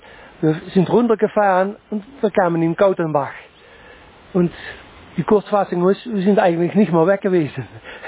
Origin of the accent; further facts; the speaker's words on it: Venlo, Limburg, Netherlands; German is a second language; wir kommen aus dem Süden von den Niederlanden, aus Limburg. Die Stadt heißt Venlo, sind ungefähr 200 Kilometer von hier.